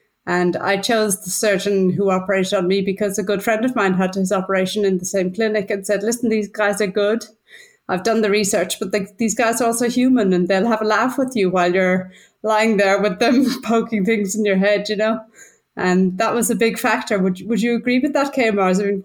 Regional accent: Ireland; moved away as an adult; now in Germany; I come from Ireland, but I've been living in Germany for, over half my life now. Came here as a student and kind of got stuck in Germany a good while ago.

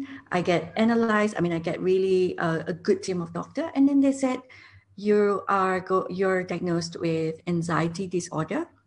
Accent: Singapore; now in Dubai, United Arab Emirates; And so I've been in Dubai for the last 2 years, and I just wanted to, and I'm originally from Singapore.

